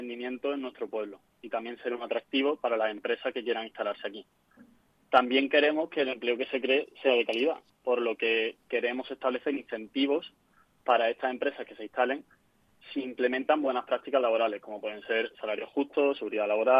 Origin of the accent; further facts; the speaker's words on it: Córdoba, Andalusia, Spain; Pues mira, yo, como saben ya mis vecinos, soy de Córdoba